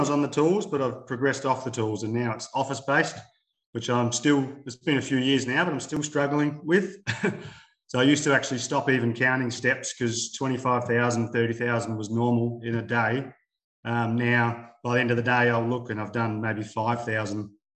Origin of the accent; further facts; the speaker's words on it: Adelaide, South Australia, Australia; So I'm from Adelaide.